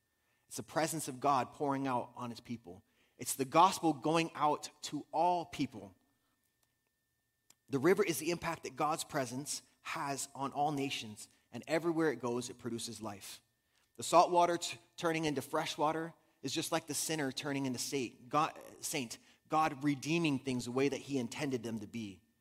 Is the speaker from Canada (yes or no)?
no; Costa Rica; Growing up in Costa Rica, my family would often take us to the ocean, take us to the beach. And in Costa Rica, we have some amazing surf